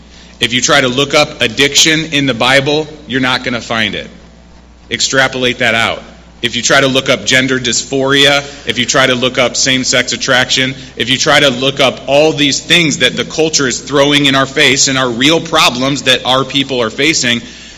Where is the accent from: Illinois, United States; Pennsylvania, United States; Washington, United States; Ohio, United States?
Ohio, United States; Cleveland; I grew up in Ohio in the greater Cleveland area, and we were a small enough school to where we didn't have a football team, okay?